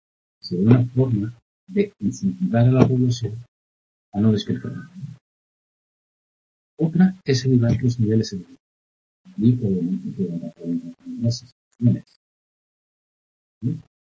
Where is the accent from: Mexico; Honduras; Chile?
Mexico; a ver, yo soy de México.